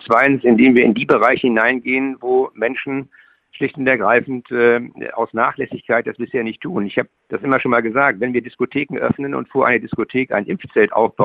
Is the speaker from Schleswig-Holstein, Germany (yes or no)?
yes; Schleswig-Holstein, Germany; ich bin ja Schleswig-Holsteiner